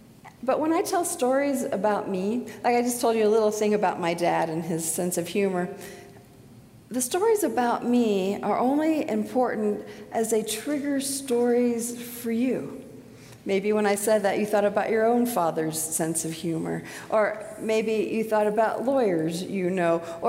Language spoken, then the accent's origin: English; Indiana, United States; I have Indiana roots. I grew up in Indiana.